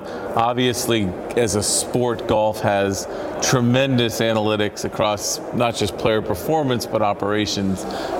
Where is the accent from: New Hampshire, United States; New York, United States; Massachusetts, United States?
New Hampshire, United States; I grew up in New Hampshire, so this is a home game.